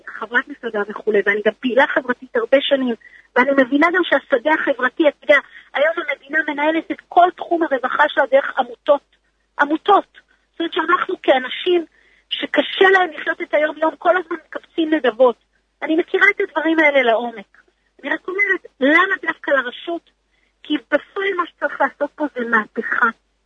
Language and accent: Hebrew; Mitzpe Ramon, Southern District, Israel; אני באה לתשובה. ואני באה ממקום לא פשוט. במצפה רמון יש הרבה מאוד פרופים, הרבה עוני, הרבה קושי.